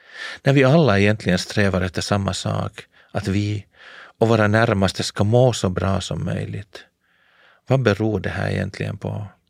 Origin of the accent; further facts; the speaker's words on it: Ostrobothnia, Finland; Själv är jag uppvuxen i norra delen av Österbotten, i det svenskspråkiga bibelbältet.